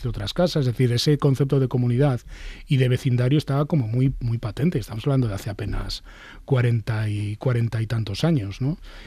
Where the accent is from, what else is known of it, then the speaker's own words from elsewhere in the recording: Bilbao, Basque Country, Spain; Yo nací en Cruces, pero he vivido en Bilbao siempre. Nací, como nacíamos todos los niños, prácticamente o en Cruces o en alguna de las clínicas de Bilbao, pero soy de Bilbao.